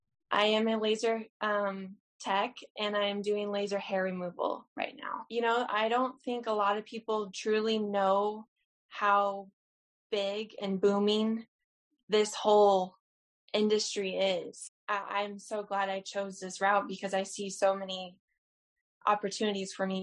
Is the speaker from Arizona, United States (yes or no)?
yes; Queen Creek, Arizona, United States; I am from Queen Creek, Arizona, and I live in the East Valley.